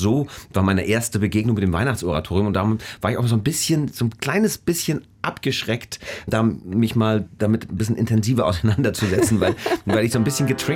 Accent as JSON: {"language": "German", "town": "Rostock", "region": "Mecklenburg-Vorpommern", "country": "Germany", "tie": "born or raised there", "said": "Ich habe es als Kind erlebt, aber auf eine ganz, ganz seltsame Art und Weise bei uns in Rostock."}